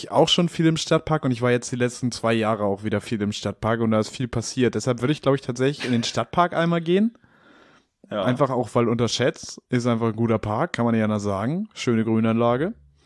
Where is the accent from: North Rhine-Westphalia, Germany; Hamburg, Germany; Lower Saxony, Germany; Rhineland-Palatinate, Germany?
Hamburg, Germany; Einmal irgendwie nach Ortensen, da so ein bisschen die Orte abgehen. Und auf jeden Fall auch in Hamm so, weil da habe ich halt auch viele Bezugspunkte.